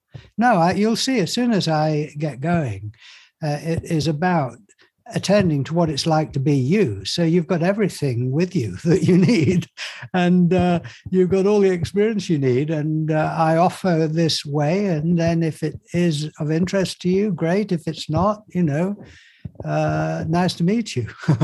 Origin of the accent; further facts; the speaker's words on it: Yorkshire and the Humber, United Kingdom; I was a teenager, and I am in England. I was brought up in Yorkshire, and I got interested in spiritual things.